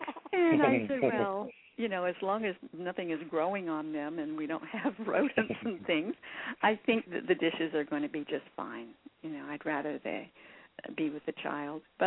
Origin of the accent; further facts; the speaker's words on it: the South, United States; I was brought up in the South. I really understand that.